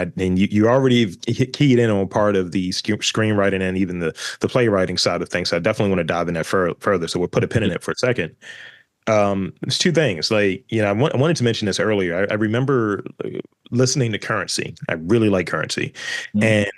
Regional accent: Baltimore, Maryland, United States; people ask me all the time, where are you from, bro? And as soon as they hear me say two, they're like, oh, you're from Baltimore.

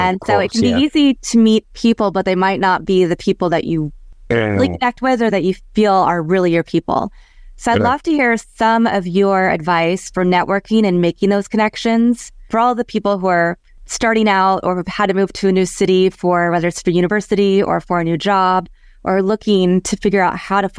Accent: Kansas, United States; also born or lived in Chicago / Los Angeles / San Francisco / Houston; And I know that because I grew up in Kansas. Yes. And then I lived in Chicago. I've lived in Los Angeles three times now, San Francisco and Houston.

